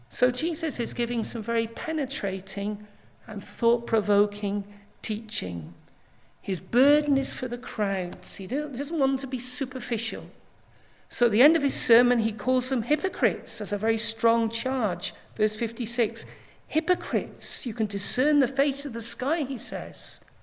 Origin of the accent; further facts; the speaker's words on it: United Kingdom; Well, as British people, we love to speak about the weather, don't we?